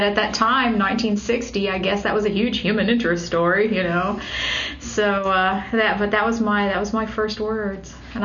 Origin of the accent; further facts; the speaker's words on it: Pensacola, Florida, United States; born there; Oh, I was born in Pensacola, Florida, and apparently it was a pretty close-run thing between a military transport plane and Pensacola